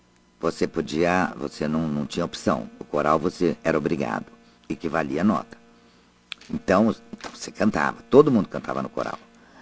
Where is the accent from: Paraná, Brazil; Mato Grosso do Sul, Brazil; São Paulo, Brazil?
Paraná, Brazil; União da Vitória; Onde é a sua cidade? União da Vitória.